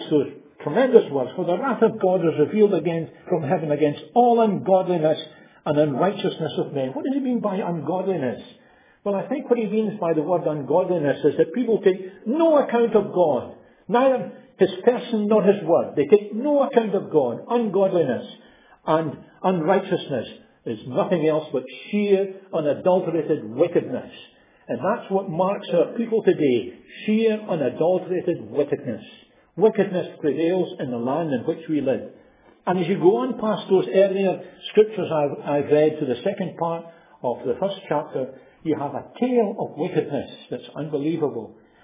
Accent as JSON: {"language": "English", "town": "Glasgow", "region": "Scotland", "country": "United Kingdom", "tie": "born or raised there", "said": "I was brought up in Springburn in the city of Glasgow."}